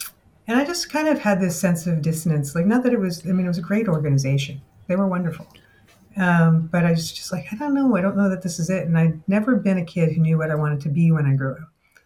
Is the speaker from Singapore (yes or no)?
no; Toronto, Ontario, Canada; also born or lived in Halifax / Montreal; So I was born in Halifax, lived in Montreal, ended up in Toronto, and living on Riverdale Avenue before Riverdale was Riverdale.